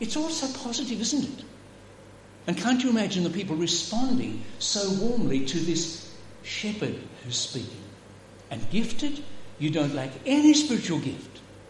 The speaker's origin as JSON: {"language": "English", "region": "Queensland", "country": "Australia", "tie": "born or raised there", "said": "I was brought up in the Darling Downs in Queensland and had a lot of experience with sheep."}